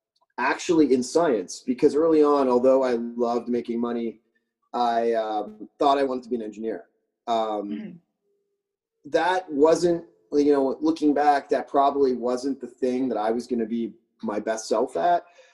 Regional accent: Beaconsfield, Quebec, Canada; I grew up in Montreal, Canada, just west of Montreal in Beaconsfield. And I went to Beaconsfield High School.

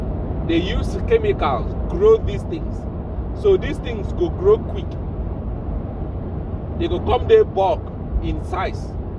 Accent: Nigeria; I have never seen a mango this size in all my years growing up in Nigeria.

